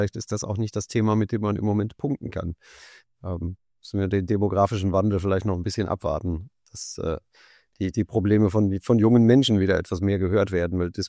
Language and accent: German; North Rhine-Westphalia, Germany; ich bin ein Kind des Ruhrgebiets